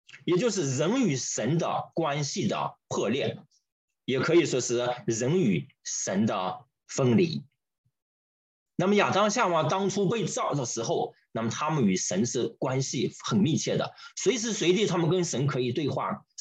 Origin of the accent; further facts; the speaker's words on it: China; 就像我们中国人经常说的，哎，说人死如灯灭